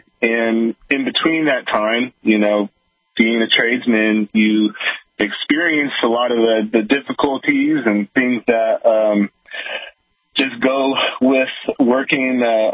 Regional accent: San Francisco, California, United States; We're out of the Bay Area, born and raised in San Francisco.

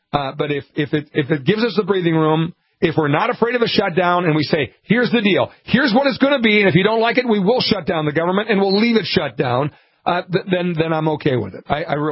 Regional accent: Montevideo, Minnesota, United States; My hometown is Montevideo, and we'd go to the lake in Minnewaska, and that was between Starbuck and Glenwood, so we'd always go through Benson.

